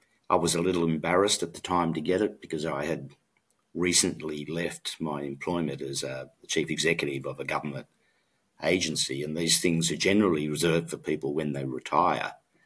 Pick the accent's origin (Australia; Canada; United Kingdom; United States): Australia; accent: Australian; although people tell me my Australian accent is not necessarily so broad, and when I visit back to Australia, which I do every month now